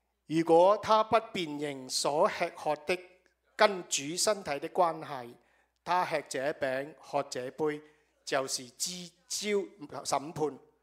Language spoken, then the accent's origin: Chinese; China; 就是用我们中国人的思想，就是我们要知恩